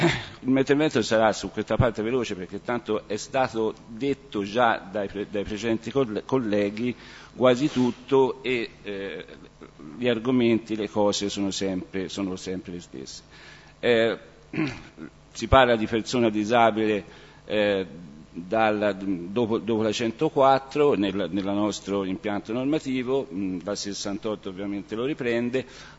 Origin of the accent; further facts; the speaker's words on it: Siena, Tuscany, Italy; Intanto da Senese, Senese delle Lastre, come si dice noi